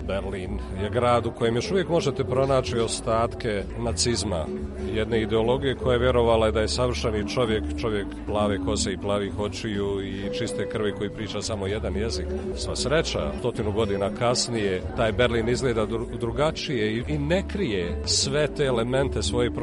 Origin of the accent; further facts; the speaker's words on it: Sarajevo, Federation of Bosnia and Herzegovina, Bosnia & Herzegovina; born there; Rođen sam u Sarajevu 1963.